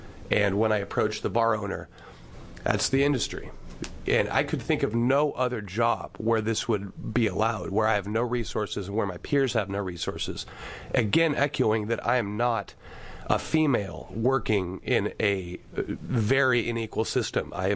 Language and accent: English; Salem, Oregon, United States; I am originally from Salem. I went to Portland State to earn a master's degree